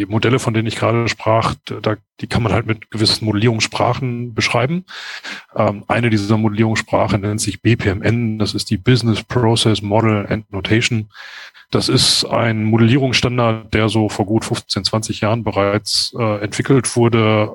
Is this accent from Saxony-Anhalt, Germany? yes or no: no; North Rhine-Westphalia, Germany; bin ein Kind des Ruhrgebiets